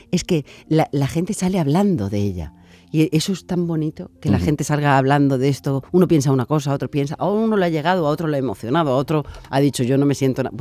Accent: Valencian Community, Spain; Y siempre, además somos valencianas las dos.

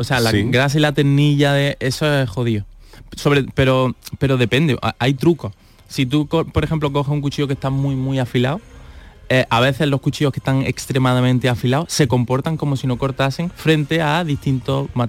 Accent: Spain; Porque soy español.

